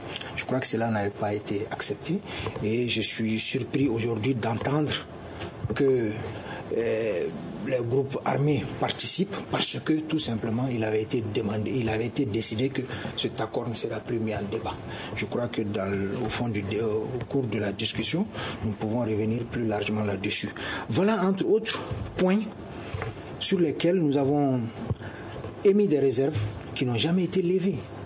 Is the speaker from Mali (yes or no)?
yes; Mali; nous sommes des Maliens.